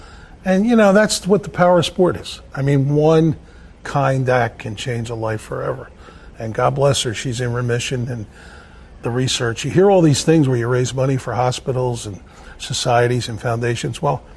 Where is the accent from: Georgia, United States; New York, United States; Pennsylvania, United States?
Pennsylvania, United States; Philadelphia; I said, Doc, this is Philly. I was raised on Little Brooklyn Street.